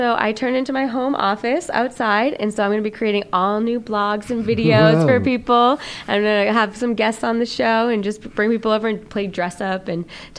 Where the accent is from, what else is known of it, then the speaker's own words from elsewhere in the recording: New Hampshire, United States; It was, okay, so I grew up in New Hampshire, and my parents, they ended up getting divorced.